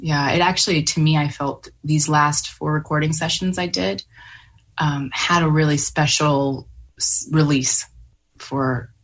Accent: Austin, Texas, United States; So I grew up in Austin, the University of Texas String Project, has this great affordable string project for youth.

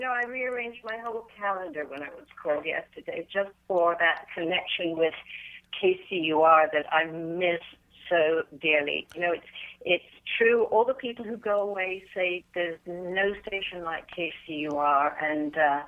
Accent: Plymouth, South West England, United Kingdom; born there; even though I was born in Plymouth, my mother's from Northern Ireland, and my folks now live in Northern Ireland.

